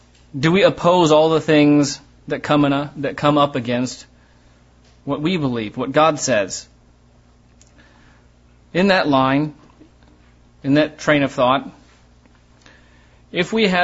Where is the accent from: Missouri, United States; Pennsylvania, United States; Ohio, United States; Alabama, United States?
Ohio, United States; because he knew that I was from Ohio.